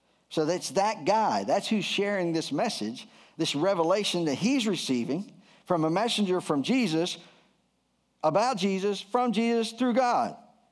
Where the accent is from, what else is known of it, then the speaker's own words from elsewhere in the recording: Delaware, United States; I thought I was from the South, honestly. I was Sussex County, Delaware, and found out I was Yankee, and it, like, wrecked my world, man.